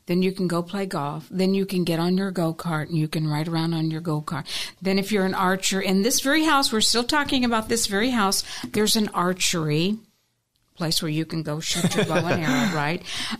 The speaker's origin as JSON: {"language": "English", "town": "Gilbert", "region": "Arizona", "country": "United States", "tie": "born or raised there", "said": "I grew up in Gilbert, Arizona. It was the land of dairy farms, orange groves, alfalfa fields, right?"}